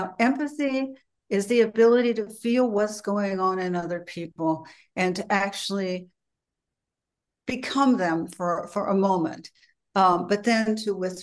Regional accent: Beverly Hills, California, United States; I was brought up in Beverly Hills.

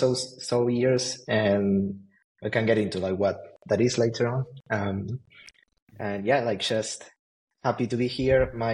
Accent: Montevideo, Uruguay; I'm from Montevideo, Uruguay, originally.

